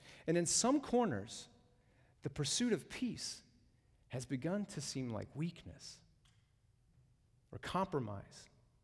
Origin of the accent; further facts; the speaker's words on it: the South, United States; I grew up in the South back in the 1980s.